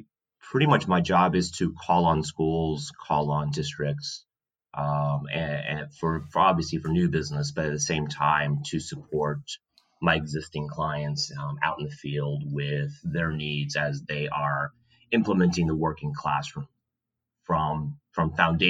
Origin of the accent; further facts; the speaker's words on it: Florida, United States; I was raised in South Florida, product of the Broward County Public School System. Grew up extremely poor